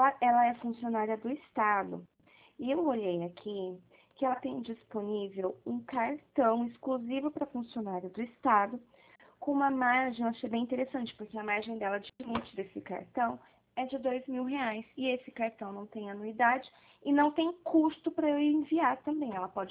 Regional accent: Presidente Prudente, São Paulo, Brazil; eu sou de Prudente.

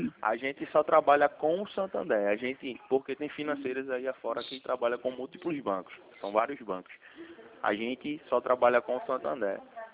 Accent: Recife, Pernambuco, Brazil; eu sou de Recife

